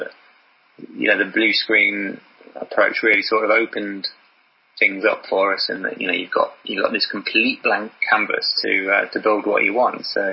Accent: Sleaford, East Midlands, United Kingdom; So I'd photographed a lot of Sleaford. I think, you know, my hometown, a lot of the buildings around here made it into the film.

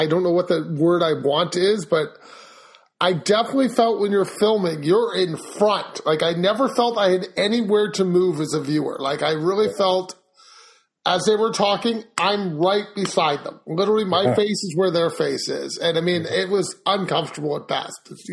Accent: Canada; It makes me happy being Canadian.

